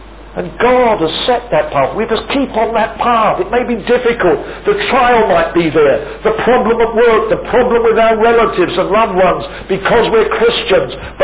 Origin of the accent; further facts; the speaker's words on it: East of England, United Kingdom; now in Philippines; Now I'm an Englishman, although I live in the Philippines. And as I grew up, in places I've been, and particularly where my parents were living, north of the city of Norwich.